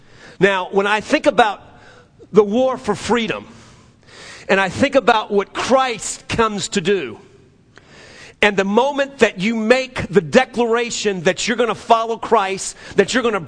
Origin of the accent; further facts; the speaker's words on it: the South, United States; I'm from the South, man, okay?